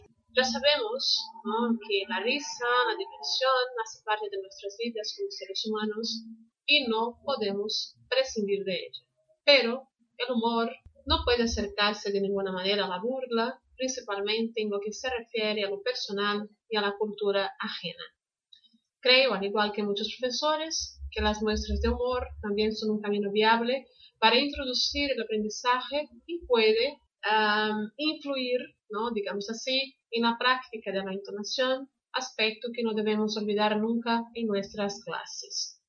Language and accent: Spanish; Brazil; Spanish is a second language; soy de Brasil. Aquí doy clases de español online, presenciales, desde hace 15 años.